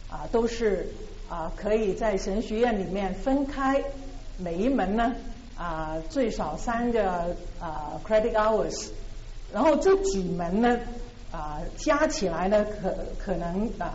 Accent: Guangdong, China; Chinese is a second language; 我的普通话呢讲的不标准的，我是广东人哈。

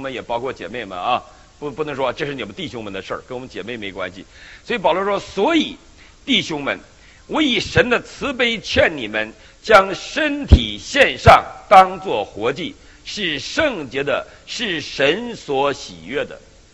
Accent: Northeast China, China; 我们东北人

